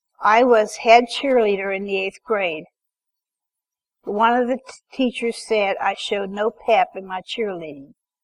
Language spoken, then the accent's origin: English; Osborne, Kansas, United States; born there; I was born in Osborne, Kansas, November 16, 1953.